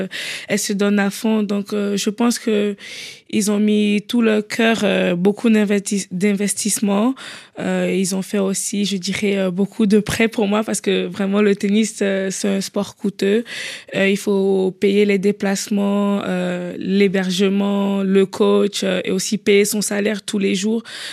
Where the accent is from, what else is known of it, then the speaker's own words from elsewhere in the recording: Abomey-Calavi, Atlantique, Benin; je viens d'une ville à côté de la capitale économique. Elle s'appelle Calavi. Oui, je viens de là avec mes parents.